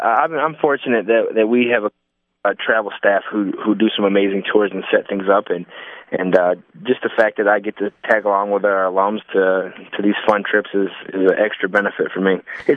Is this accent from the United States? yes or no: yes; Flint, Michigan, United States; that's kind of the way I grew up in Flint, never backing down from a challenge.